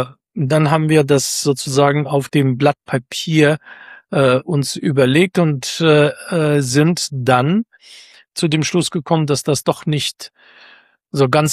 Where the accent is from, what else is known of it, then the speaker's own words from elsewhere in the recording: Lower Saxony, Germany; now in Saarland, Germany; Ich bin aus den Niedersachsen ins Saarland zugezogen